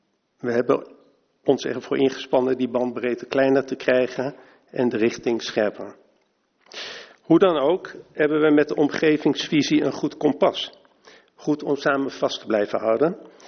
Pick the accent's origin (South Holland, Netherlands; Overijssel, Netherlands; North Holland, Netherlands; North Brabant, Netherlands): North Holland, Netherlands; Hilversum; geboren en getogen in Hilversum Zuidoost.